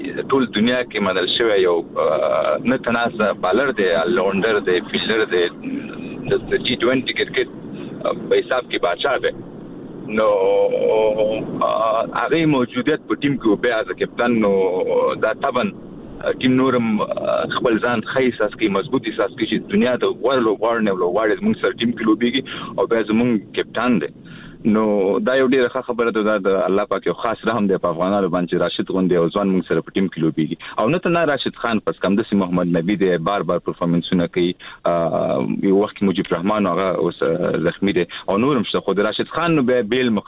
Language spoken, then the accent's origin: Pashto; Afghanistan; مونږ افغانان یو